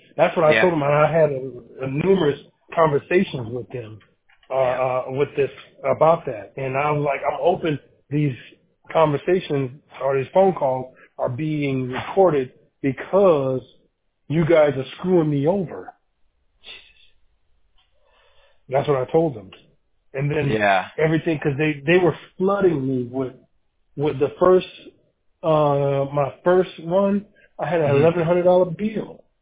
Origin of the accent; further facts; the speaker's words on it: Chicago, Illinois, United States; now in Arizona, United States; But you know what? I'm from Chicago, and I can shovel sunshine.